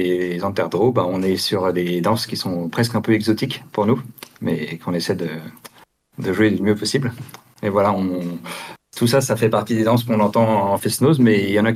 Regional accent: Brest, Brittany, France; moi, je viens de Brest, Anne-Cécile et Catel, elles sont dans les Monts d'Arrée. Donc, on vient plutôt de l'ouest de la Bretagne, plutôt du nord-ouest de la Bretagne.

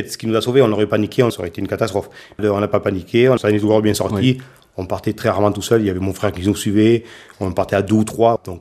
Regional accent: Occitanie, France; Je suis originaire d'Ouverac dans le Lot. J'habitais donc à côté de la Dordogne, à quelques centaines de mètres. Maintenant, j'ai migré. La vie familiale m'a fait que je suis monté sur le Causse.

